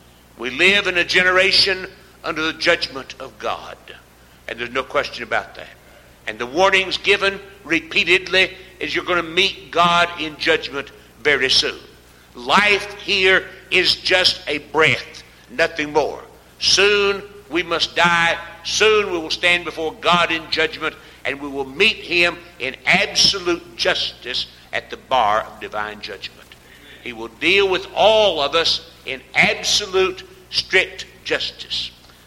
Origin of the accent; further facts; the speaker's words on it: North Carolina, United States; In our part of the world where I was raised up in North Carolina, I was raised in Blue Ridge, Smoky Mountain area.